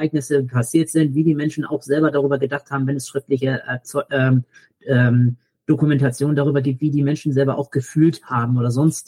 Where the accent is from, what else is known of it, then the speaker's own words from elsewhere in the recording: Germany; das kann man auch auf uns Deutsche dessen ummünzen, weiter und so fort, dass wir uns fragen, ja, was macht uns zu Deutschen sozusagen?